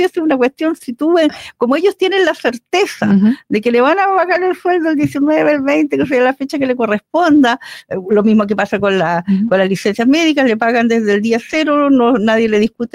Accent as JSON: {"language": "Spanish", "country": "Chile", "said": "nosotros como sociedad chilena"}